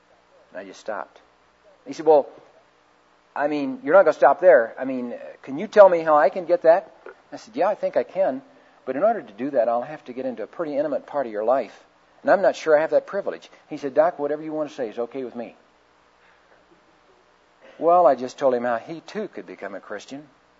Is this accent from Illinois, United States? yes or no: no; Missouri, United States; also born or lived in St. Louis; I was born in St. Louis, Missouri. My parents having very little. Because they were broke, they moved down to a town in southeast Missouri and then up to a little town by the name of Noblick, Missouri, a town of 100 population